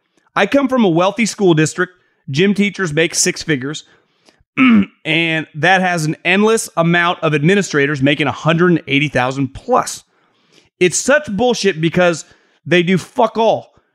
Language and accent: English; Winters, California, United States; I'm from Winters, California. It's like 10-minute drive from Davis.